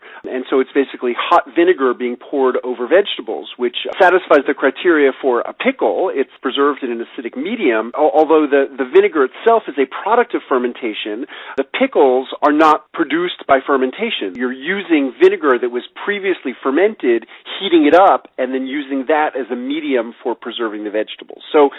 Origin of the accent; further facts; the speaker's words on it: New York City, New York, United States; As a kid growing up in New York City, I loved sour pickles